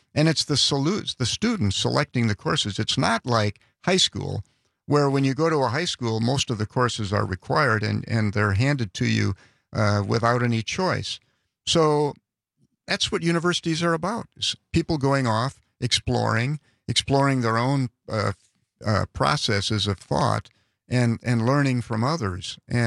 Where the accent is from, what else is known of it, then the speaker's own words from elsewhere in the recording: Whitefish Bay, Wisconsin, United States; I grew up in Whitefish Bay, which at the time had a capital W, Whitefish Bay.